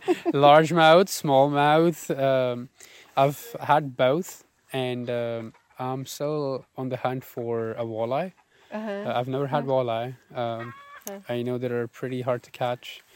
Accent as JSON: {"language": "English", "town": "Islamabad", "region": "Islamabad Capital Territory", "country": "Pakistan", "lives_now": "Williamsburg, United States", "said": "I live in Williamsburg, Kentucky. I'm originally from Islamabad, Pakistan."}